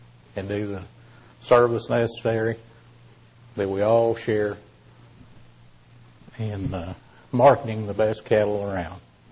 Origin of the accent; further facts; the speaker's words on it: Oklahoma, United States; Welcome to Oklahoma. We are from Oklahoma.